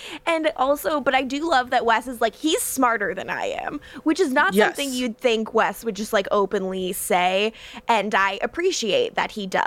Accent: Arizona, United States; I'm from Arizona.

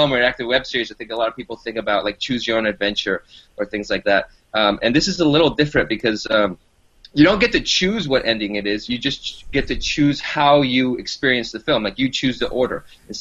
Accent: Lima, Peru; now in Los Angeles, United States; I'm originally from Lima, Peru, so I've been in L.A. for just about 10 years

